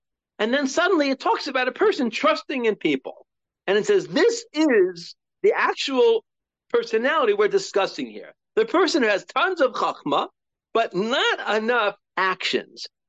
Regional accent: Monticello, New York, United States; when I was growing up in Monticello, New York, on Erev Pesach one year, we had a crabapple tree

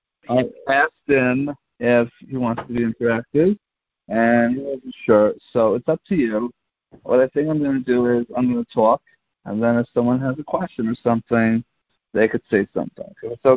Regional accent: Staten Island, New York, United States; I am from Staten Island, New York.

